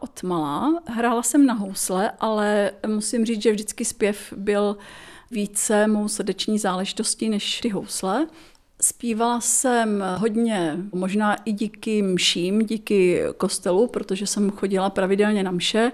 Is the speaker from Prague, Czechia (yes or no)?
no; Litovel, Olomouc Region, Czechia; now in Olomouc, Czech Republic; moje trvalé bydliště je v Olomouci, ale pocházím z Litovle